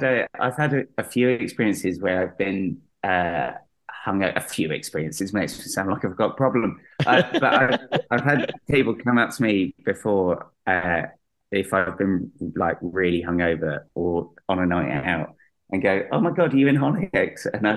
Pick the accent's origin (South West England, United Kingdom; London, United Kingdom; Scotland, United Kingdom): London, United Kingdom; Greenwich; And the hotel was in Euston, and I'm from Greenwich